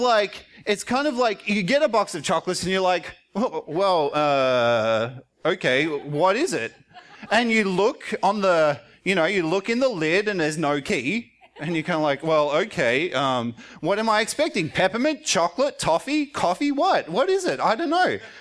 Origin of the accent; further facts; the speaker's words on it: Australia; as an Australian, I grew up eating Cadbury chocolate.